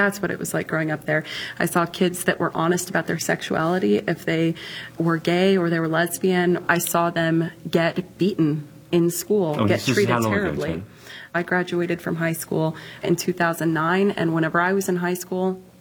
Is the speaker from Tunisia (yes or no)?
no; Blanco, Texas, United States; I am a Texan. I'm from the Hill Country. I'm actually from a town called Blanco, Texas, which means white in Spanish. That was not very Democratic-friendly place to grow up.